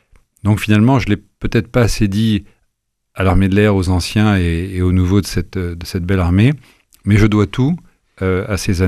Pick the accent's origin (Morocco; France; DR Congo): Morocco; Meknès, Fès-Meknès; born there; souvent au Maroc, dont je suis originaire, je suis né à Meknès.